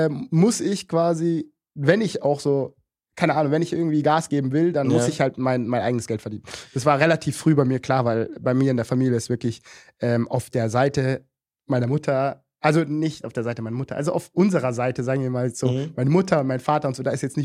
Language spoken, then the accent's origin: German; Munich, Bavaria, Germany; ich bin in der Messestadt aufgewachsen, ich war so das komplette Neubauviertel, nur Ausländer und was auch immer.